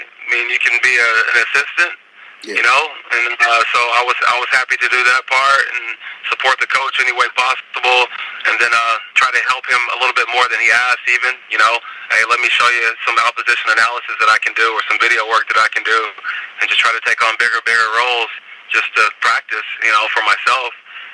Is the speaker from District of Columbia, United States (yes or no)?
no; Tulsa, Oklahoma, United States; so I decided to go back to my hometown of Tulsa and start coaching.